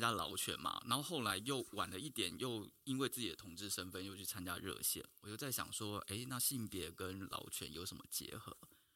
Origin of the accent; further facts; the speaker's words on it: Tainan, Taiwan; also born or lived in Pingtung; 台南跟屏东。